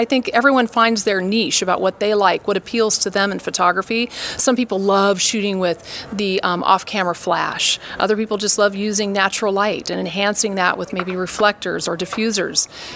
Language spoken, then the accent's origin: English; Midwest, United States; now in Los Angeles, United States; I moved to LA from the Midwest. I'm not going to say how many years ago, but a while ago, and I started modeling